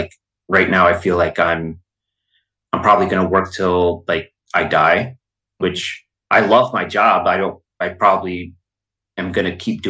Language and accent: English; New Jersey, United States; Here in New Jersey.